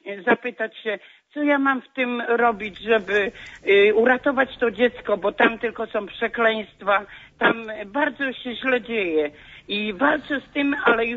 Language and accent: Polish; Lower Silesian Voivodeship, Poland; jestem z Dolnośląskiego, z Kościoła Świętego Bromareusza